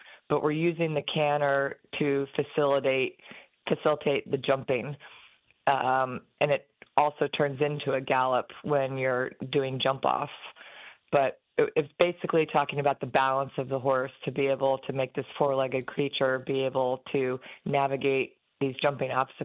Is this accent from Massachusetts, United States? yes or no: no; Indiana, United States; I grew up in Indiana, down the street from a farm where my best friend had chickens, horses, goats, cows.